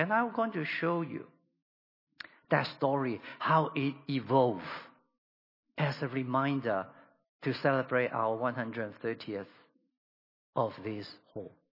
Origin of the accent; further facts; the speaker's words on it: Hong Kong; And there's many of us. I'm from Hong Kong. Now, I came south. I'm here.